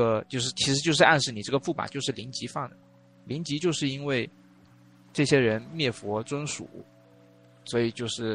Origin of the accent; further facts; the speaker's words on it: China; 反而就是引起了我们中国人这种探索欲